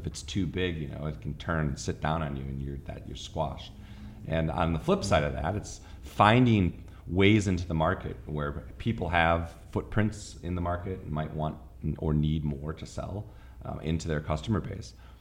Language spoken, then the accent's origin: English; Wisconsin, United States; I grew up in Wisconsin, like I said.